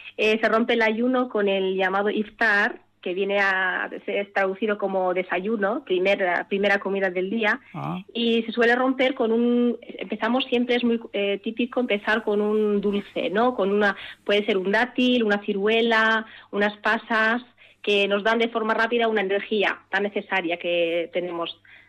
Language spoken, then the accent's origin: Spanish; Morocco; la cultura culinaria marroquí, que yo soy de Marruecos